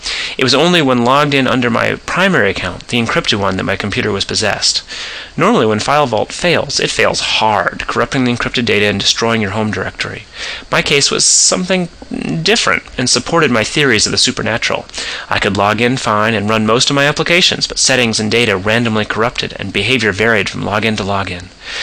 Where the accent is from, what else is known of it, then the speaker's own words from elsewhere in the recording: Phoenix, Arizona, United States; I'm back in my hometown of Phoenix, Arizona, without a cloud in the sky.